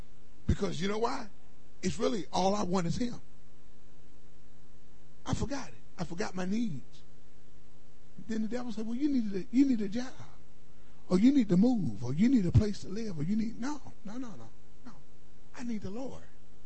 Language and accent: English; Philadelphia, Pennsylvania, United States; I grew up in Philadelphia.